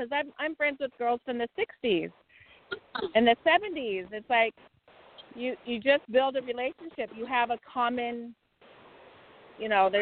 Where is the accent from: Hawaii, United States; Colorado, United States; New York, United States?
Hawaii, United States; I go, I'm from Hawaii.